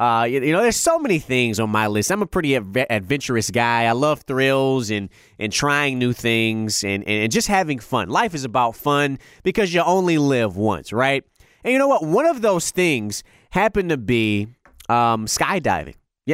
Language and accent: English; Detroit, Michigan, United States; also growing up in my hometown. Yes, the west side of Detroit.